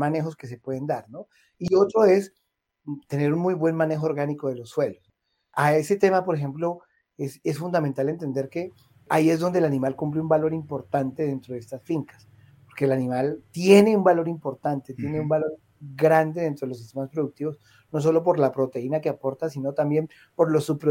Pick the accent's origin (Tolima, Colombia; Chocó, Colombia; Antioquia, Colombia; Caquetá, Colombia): Caquetá, Colombia; Florencia; Yo recuerdo que pues yo soy de Florencia